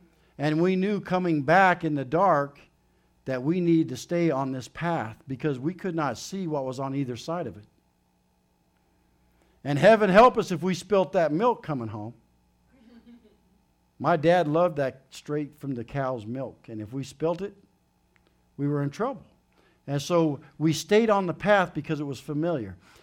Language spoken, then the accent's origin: English; Ovid, United States; I thought growing up in Ovid, 7 miles from here, nothing was ever kept a secret.